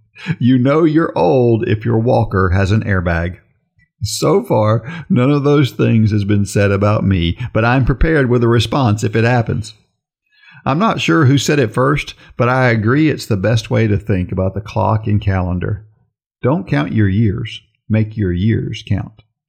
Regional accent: Florida, United States; I remember when I was a kid, I grew up in Florida where they talk about Ponce de Leon a lot.

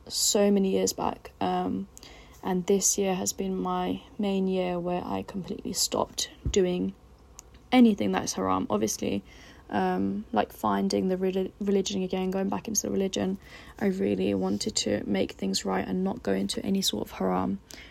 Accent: United Kingdom; born there; I come from a Pakistani background. I was born in the UK. My dad was born back home in Pakistan. My mum was born here as well. So yeah, I'm Pakistani and I love my culture.

